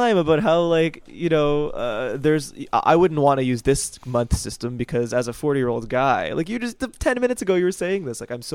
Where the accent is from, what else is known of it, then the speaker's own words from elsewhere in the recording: Montreal, Quebec, Canada; moved away as an adult; now in Cambridge, United States; I grew up in Montreal, where Jesse's from, and I just moved to Cambridge 2.5 years ago